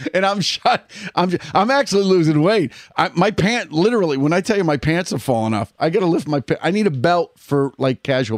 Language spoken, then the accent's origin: English; New England, United States; accent: New England; I see the E because I'm from New England. So most of the time I lean towards that dialect.